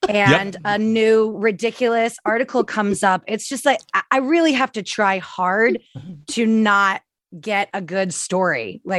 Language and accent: English; Tampa, Florida, United States; I am from Florida originally, born and raised in Tampa.